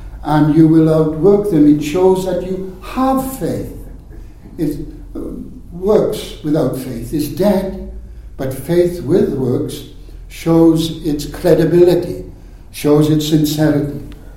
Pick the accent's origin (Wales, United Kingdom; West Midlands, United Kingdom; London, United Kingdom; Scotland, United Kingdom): Wales, United Kingdom; I'm a Welshman